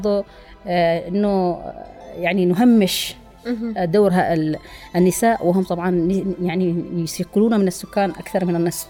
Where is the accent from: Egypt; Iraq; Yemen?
Yemen; سواء كنا نحن في في في في بلدنا اليمن